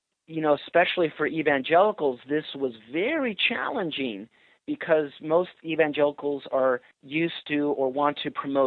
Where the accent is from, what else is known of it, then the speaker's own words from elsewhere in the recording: San Francisco, California, United States; I grew up in the San Francisco area, very urban, and I'd never been into a jungle like that before.